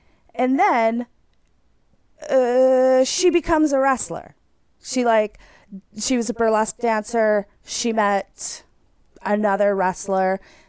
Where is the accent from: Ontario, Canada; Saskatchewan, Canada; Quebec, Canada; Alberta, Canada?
Alberta, Canada; Edson; Oh, no, I was born in Edson. I'm from Edson, but same diff.